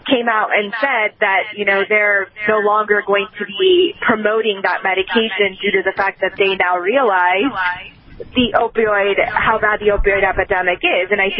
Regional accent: Maryland, United States; There's, even in my state, my home state of Maryland, where it is legal for medicinal purposes

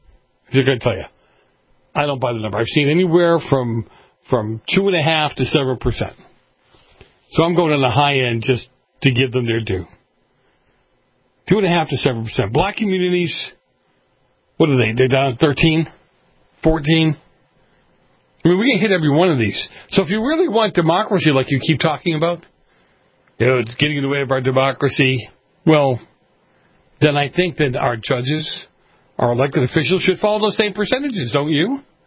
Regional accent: Massachusetts, United States; Massachusetts versus Christians on transgenderism. This is my home state.

